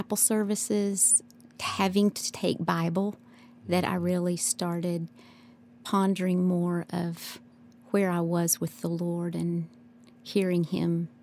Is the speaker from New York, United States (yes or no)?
no; Black Mountain, North Carolina, United States; My husband and I both grew up in Black Mountain, went through grade school and high school, and then attended Montreat when it was a two-year college.